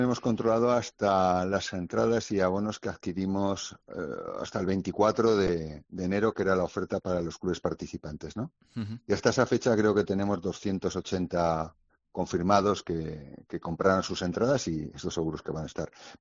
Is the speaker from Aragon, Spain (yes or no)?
yes; Zaragoza, Aragon, Spain; Zaragoza, que al fin de cuentas también es mi tierra y yo soy de Zaragoza y me siento muy, muy, muy orgulloso de estar aquí.